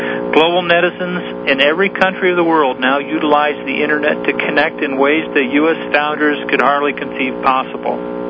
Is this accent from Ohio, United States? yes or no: yes; Troy, Ohio, United States; As a child, it meant little more than 4th of July parades in my hometown, but that changed and I won Troy, Ohio's first All-American Soapbox Derby race on July 4th when I was 13 years old.